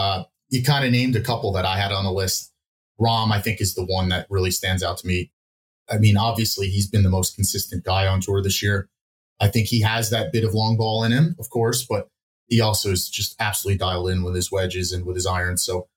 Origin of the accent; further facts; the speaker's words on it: United States; I really like the European team as an American.